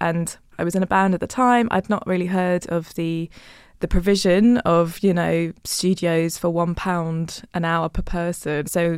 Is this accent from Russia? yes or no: no; London, United Kingdom; my pronouns are she and her, and I'm from London, been a Londoner all my life.